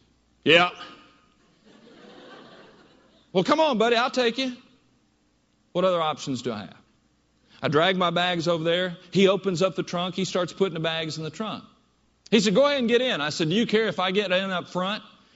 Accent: Princeton, Kentucky, United States; Now, I grew up in Princeton, Kentucky. I think I learned a certain amount of courtesy and you know, good manners.

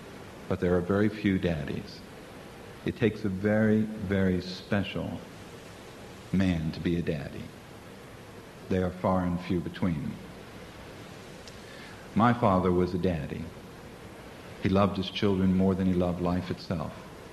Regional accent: United States; I was very fortunate because I was brought up in America where they always are willing to give somebody a second chance.

